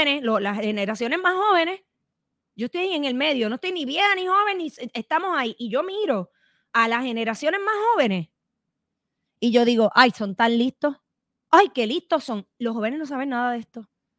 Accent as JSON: {"language": "Spanish", "country": "Puerto Rico", "said": "Y como nos llevaron a la quiebra y nosotros somos territorio de los Estados Unidos"}